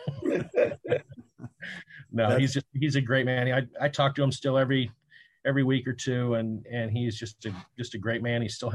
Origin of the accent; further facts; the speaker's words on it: Anderson, California, United States; So I'm from Redding originally. Anderson, most people don't know where Anderson is, so I say I'm from Redding. But so I came from Redding